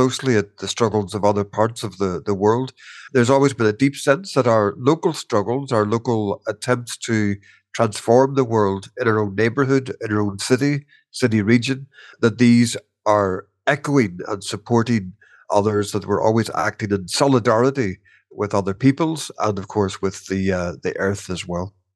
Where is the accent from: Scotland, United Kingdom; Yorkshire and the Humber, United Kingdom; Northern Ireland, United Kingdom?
Northern Ireland, United Kingdom; Derry; also born or lived in Donegal, Ireland; I grew up in Derry. I'm from Donegal in the Republic of Ireland, but I grew up in Derry, which is in the Northern Ireland sector of Ireland, which remains under British rule.